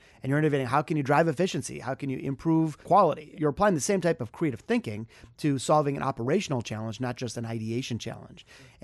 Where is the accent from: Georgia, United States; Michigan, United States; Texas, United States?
Michigan, United States; Detroit; A good example is my hometown of Detroit, Michigan.